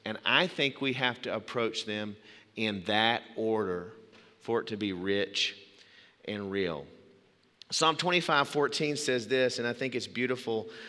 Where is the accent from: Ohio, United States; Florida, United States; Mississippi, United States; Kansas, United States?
Mississippi, United States; Meridian; I grew up in Meridian, Mississippi. There was a little town not far from there called Yantley, Alabama.